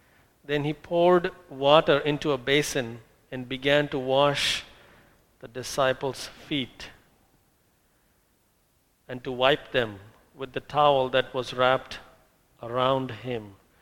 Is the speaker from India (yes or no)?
yes; India; I grew up in India, and I was literally worshiping the idols